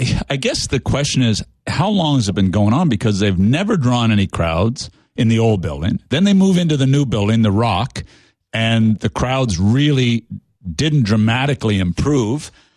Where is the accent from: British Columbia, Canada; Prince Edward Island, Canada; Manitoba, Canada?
Prince Edward Island, Canada; Summerside; Born and raised in Summerside.